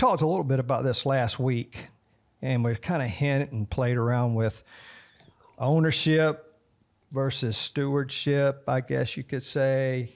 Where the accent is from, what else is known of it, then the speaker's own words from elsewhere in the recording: Tampa, Florida, United States; from Tampa Bay, Florida